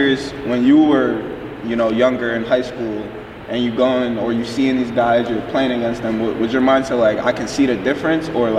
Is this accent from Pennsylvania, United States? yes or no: no; Albany, New York, United States; so I'm from Albany